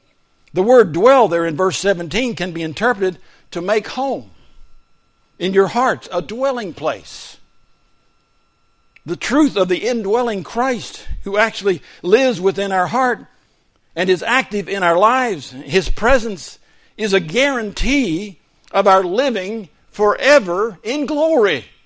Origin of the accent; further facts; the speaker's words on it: Wales, United Kingdom; He and I are the same thing. We came from Wales.